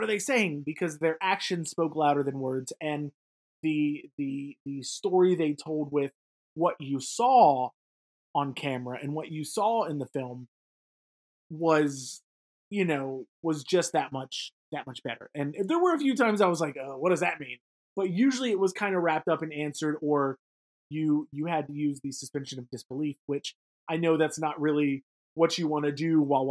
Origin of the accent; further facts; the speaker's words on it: the South, United States; growing up in the South, that's what we used to do. We didn't have money.